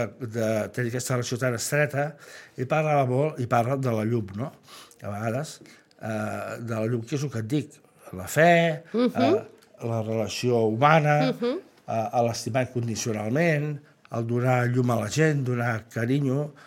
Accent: Terrassa, Catalonia, Spain; perquè jo soc fill de Terrassa també

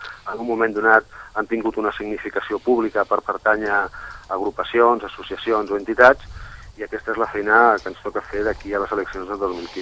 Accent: Sitges, Catalonia, Spain

